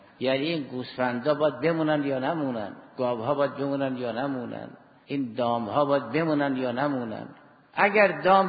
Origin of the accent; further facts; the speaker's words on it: Iran; ما هم ایرانی بودیم، ما هم ایرانی هستیم، منتها ما اسلام را قبول کردیم